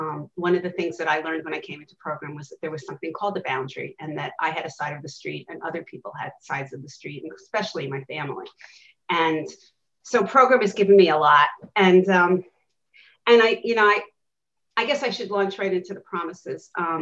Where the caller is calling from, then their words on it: Alexandria, Virginia, United States; And I'm speaking from Alexandria, Virginia.